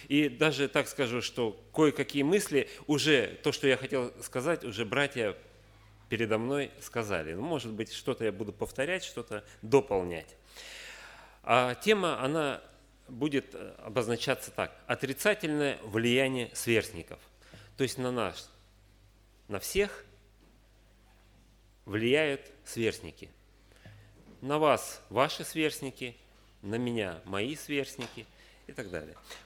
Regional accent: Novosibirsk, Novosibirsk Oblast, Russia; Как уже было сказано, я приехал к вам из Новосибирска.

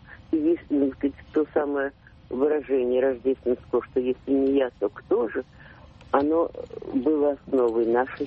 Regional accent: Moscow, Russia; мне 75 лет. Я москвичка, но звоню вам с дачи.

